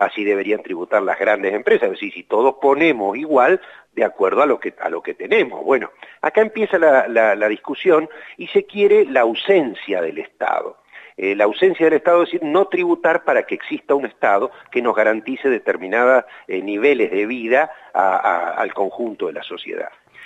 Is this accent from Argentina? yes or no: yes; Neuquén, Argentina; yo soy neuquino encima